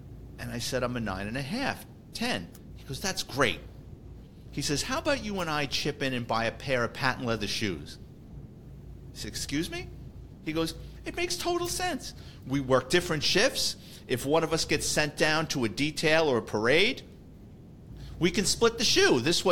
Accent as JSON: {"language": "English", "town": "Bronx", "region": "New York", "country": "United States", "tie": "born or raised there", "said": "I grew up in the Bronx."}